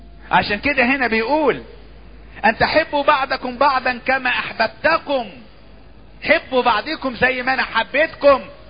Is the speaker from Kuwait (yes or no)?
no; Asyut, Asyut Governorate, Egypt; عندنا في اسيوط